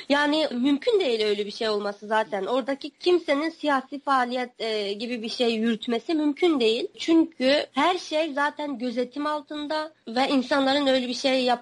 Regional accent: Onsu, Xinjiang, China; Onsu gibi, yani benim memleketim Onsu gibi 64 nahiye vardır Doğu Türkistan'da.

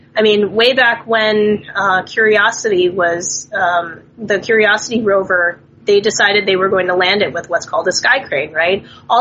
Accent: United States; I suppose it's Chinese American food because we are Chinese American people cooking it.

